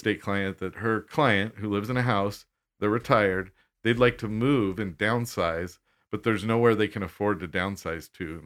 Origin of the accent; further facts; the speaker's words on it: Spokane, Washington, United States; I grew up in Spokane, and I really think we're a growing community.